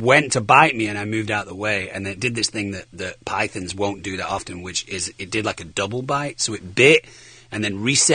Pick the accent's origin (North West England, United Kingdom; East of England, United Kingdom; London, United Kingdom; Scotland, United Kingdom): North West England, United Kingdom; Manchester; I'm from Manchester.